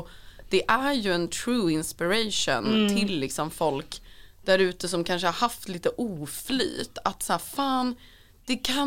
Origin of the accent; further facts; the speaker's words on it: Östersund, Jämtland County, Sweden; Jag är från Östersund.